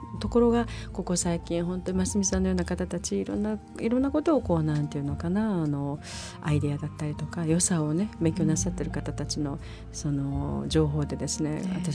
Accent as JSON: {"language": "Japanese", "region": "Okinawa", "country": "Japan", "said": "私たち沖縄の人間っていうのは、その沖縄の自生してるお野菜とかってあんまり美味しくないと思って"}